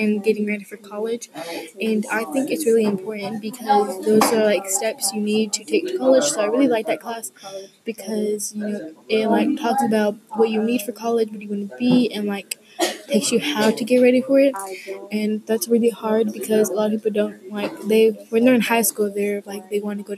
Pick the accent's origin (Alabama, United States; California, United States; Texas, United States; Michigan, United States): Texas, United States; Wichita Falls; I'm in from Wichita Falls, so I'm kind of the only child that wasn't close to Mexico.